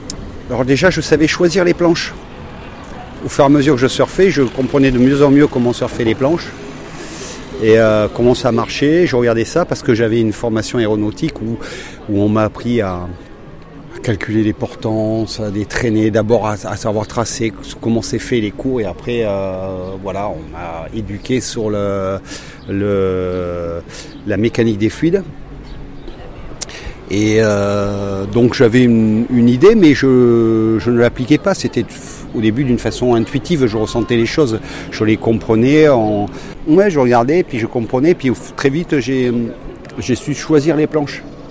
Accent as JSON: {"language": "French", "town": "Le Taillan-Médoc", "region": "Nouvelle-Aquitaine", "country": "France", "tie": "born or raised there", "also_born_or_lived": "Bordeaux", "said": "Je suis né sur Bordeaux et après j'ai été enfant, je me suis retrouvé au Taillon-Médoc, en lisière de forêt, où j'ai passé une enfance assez heureuse, tranquille, sans problème."}